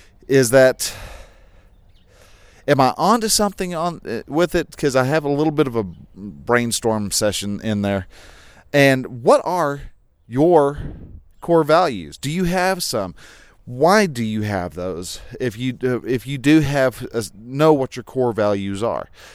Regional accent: Sunray, Texas, United States; I am actually in my hometown right now of Sunray, Texas. Yep, you've heard me talk down about this town, and I've come back after not being here for 3 years.

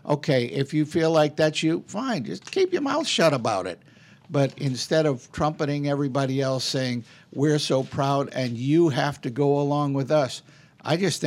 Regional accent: United States; born there; I didn't do a thing to deserve being born in this country. I'm thankful to be an American. I'm glad I'm an American.

